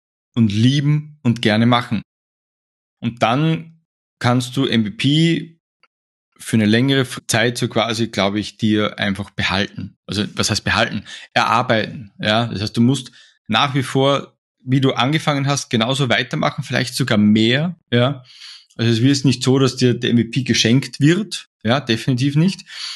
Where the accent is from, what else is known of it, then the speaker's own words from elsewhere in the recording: Austria; wie man bei uns in Österreich sagt.